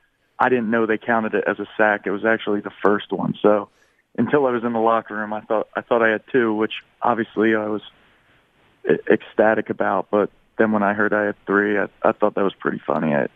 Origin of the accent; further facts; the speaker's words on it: East Coast, United States; I'm from the East Coast, about 2 hours from D.C., so kind of felt like I was back around home.